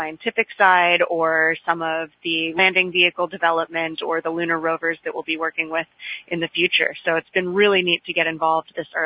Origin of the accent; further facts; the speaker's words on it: Williamsburg, Virginia, United States; Williamsburg still feels very much like home for me. My mom still lives there.